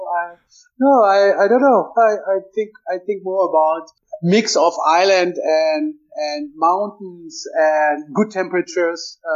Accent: Hannover, Lower Saxony, Germany; my hometown is Hannover, which happens to be the city where, and it doesn't even exist anymore, it's the biggest IT show in the world.

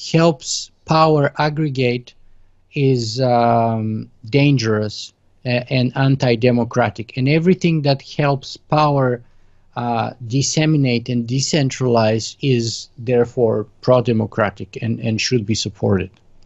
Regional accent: Bulgaria; I grew up in the Eastern Bloc. I grew up in communist Bulgaria

